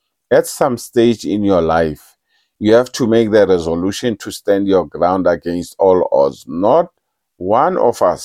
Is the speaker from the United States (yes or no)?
no; South Africa; Well, I'm a South African.